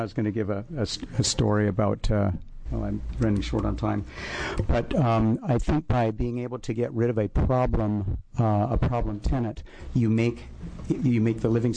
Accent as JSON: {"language": "English", "town": "Bend", "region": "Oregon", "country": "United States", "said": "I'm from Bend, Oregon. I'm a landlord"}